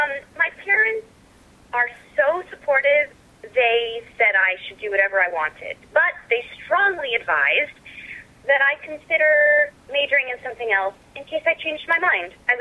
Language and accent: English; Los Angeles, California, United States; Well, I think a part of it is I grew up in Los Angeles, so all that television stuff came about because I was there, living there, growing up.